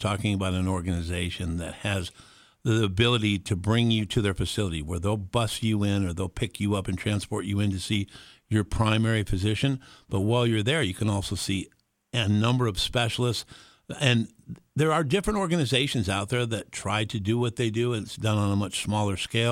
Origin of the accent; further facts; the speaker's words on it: California, United States; it's the second largest boomer population in the country behind my home state of California